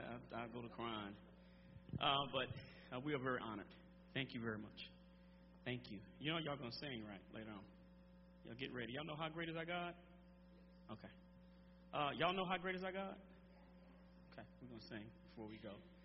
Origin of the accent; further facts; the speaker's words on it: Amarillo, Texas, United States; I'm from Amarillo, Texas. That's where I was born. I'm 47 years old. And I was raised very well.